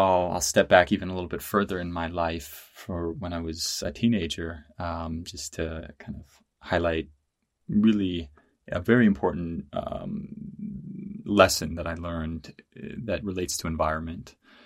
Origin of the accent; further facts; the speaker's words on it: United States; accent: Yankee; And I'm American, if you can't tell from my Yankee accent.